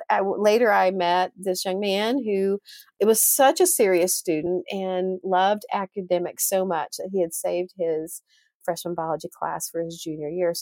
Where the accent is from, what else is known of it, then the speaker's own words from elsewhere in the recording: Odessa, Texas, United States; I grew up in Odessa, Texas.